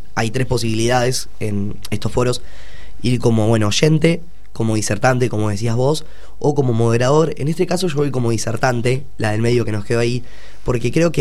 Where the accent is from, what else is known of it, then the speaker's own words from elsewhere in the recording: Ascasubi, Buenos Aires, Argentina; Lorena Julio, fundadora, es de mi pueblo también, es ascasubense